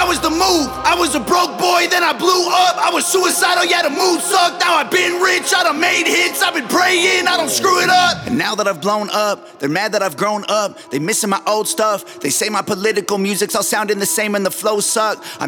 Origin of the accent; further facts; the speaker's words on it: Canada; now in United States; I'm Canadian. I live in the States.